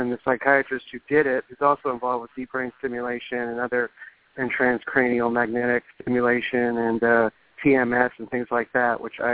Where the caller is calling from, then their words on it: New Jersey, United States; I'm calling from South Jersey.